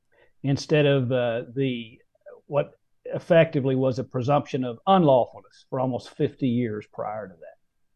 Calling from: Plano, Texas, United States; Plano, Texas.

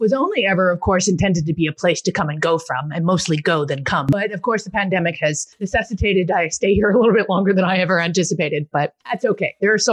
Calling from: Toronto, Ontario, Canada; I hail you today from Toronto, Canada, where I do have a home base.

